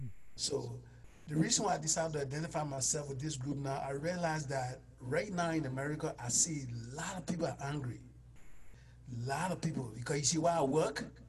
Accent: Liberia; I'm from Liberia, West Africa.

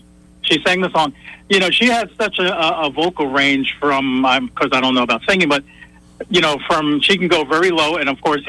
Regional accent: New York, United States; That is actually exactly the size of the town that I grew up in New York State.

